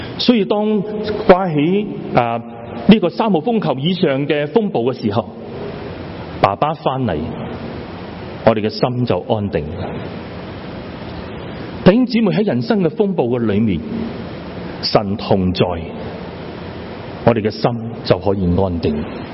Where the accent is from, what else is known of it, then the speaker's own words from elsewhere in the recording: Hong Kong; 我们很多弟兄姊妹都在香港长大，我们在香港在夏天的时候经常是有台风是集港。